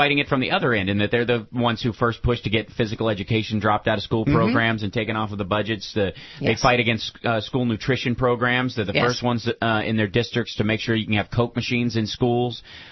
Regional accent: Kentucky, United States; I grew up in Kentucky, so I can't comment on

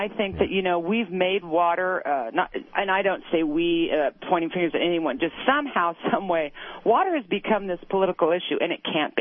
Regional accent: Kansas, United States; Born and raised in Kansas.

